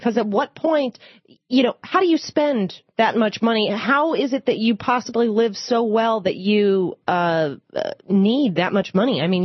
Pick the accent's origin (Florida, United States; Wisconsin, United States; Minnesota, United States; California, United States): Florida, United States; Hollywood; I wanted to check in with Richard in Hollywood, Florida, my hometown, actually